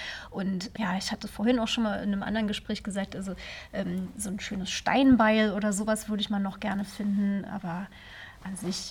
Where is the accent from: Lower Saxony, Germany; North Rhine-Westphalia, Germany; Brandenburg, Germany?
Brandenburg, Germany; Nennhausen; eine kleine Ausgrabung in Nennhausen, meinem Heimatort, wo ich dann schon als Kind am Rand gesessen habe